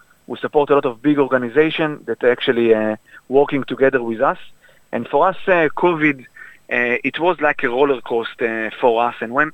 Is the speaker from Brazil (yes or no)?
no; Israel; So basically, I came from Israel